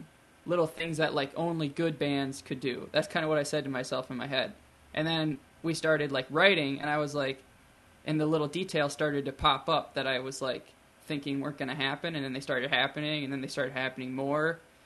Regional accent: Shell Lake, Wisconsin, United States; I grew up in Shell Lake, which is kind of a small town, and they only had the one radio station, WGMO.

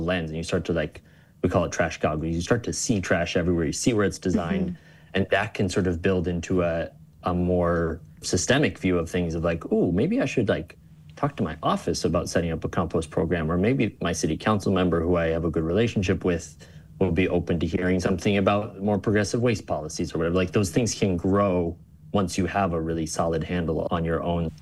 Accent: Ann Arbor, Michigan, United States; first the city of Ann Arbor, which is my hometown.

